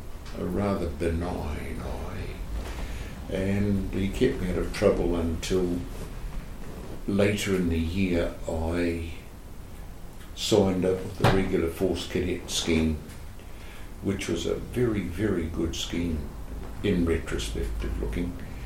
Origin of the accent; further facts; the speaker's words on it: Bunnythorpe, Manawatū-Whanganui, New Zealand; also born or lived in Marton / Mataroa / Kaupaki; I was born in Marton, and then my family went to stay with my granddad, who was a farming out of Mataroa, which is north of Taihape. And from there we went to Kaupaki in the King Country, and coming then down to Bunnythorpe.